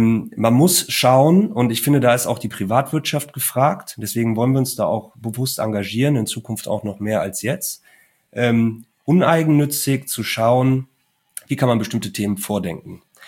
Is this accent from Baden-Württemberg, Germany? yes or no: no; Cologne, North Rhine-Westphalia, Germany; das kann ich ja wirklich als Kölner dann auch sagen